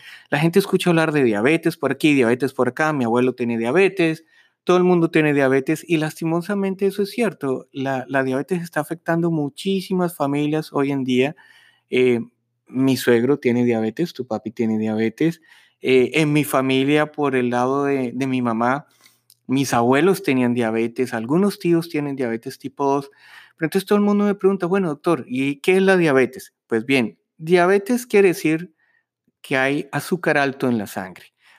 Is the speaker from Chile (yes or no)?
no; Colombia; moved away as an adult; now in United States; Nosotros somos colombianos, estudiamos medicina en Colombia y luego nos vinimos a Estados Unidos